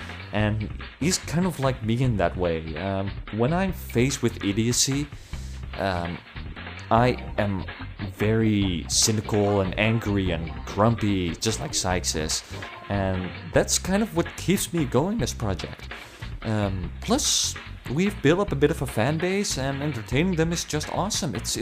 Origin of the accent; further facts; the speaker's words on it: Netherlands; I'm 22 years old, I'm from Holland.